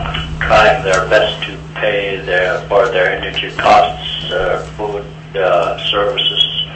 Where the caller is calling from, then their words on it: Alaska, United States; I'm calling from Quikut, which is near Bethel. We're like 18, 20 miles east of Bethel.